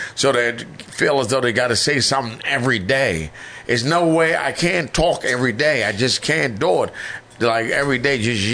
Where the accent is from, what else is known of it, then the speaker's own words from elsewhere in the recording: Philadelphia, Pennsylvania, United States; like I said, I'm from Philly. In Philly, we work out.